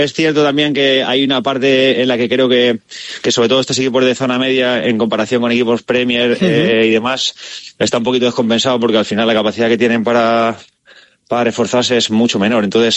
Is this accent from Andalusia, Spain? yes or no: yes; Seville, Andalusia, Spain; born there; yo nací en Sevilla y tengo mucha familia bética